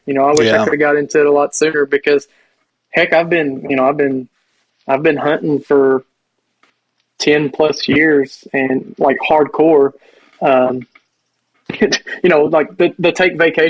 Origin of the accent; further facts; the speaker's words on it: Kentucky, United States; like I'm from Kentucky, so I don't know how that affects you guys